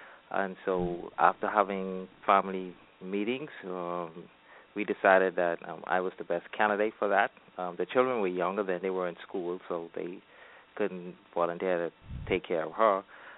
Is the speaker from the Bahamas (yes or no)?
yes; New Providence, Bahamas; born there; I was born in the Bahamas in a beautiful island called New Providence, which the capital is located. The capital is Nassau.